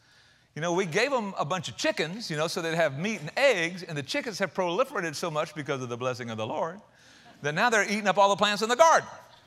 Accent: South Carolina, United States; Dude, I'm from South Carolina. What'd y'all expect, right?

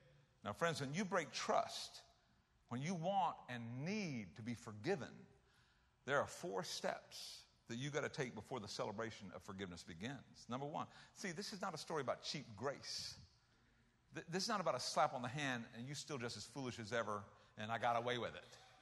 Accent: South Carolina, United States; She was from California. I was from South Carolina.

